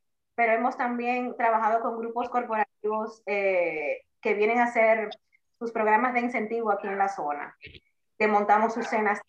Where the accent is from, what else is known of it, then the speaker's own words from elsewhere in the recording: Santo Domingo, Dominican Republic; now in Punta Cana, Dominican Republic; yo soy originalmente de Santo Domingo, pero vine aquí a Dana en el 2007.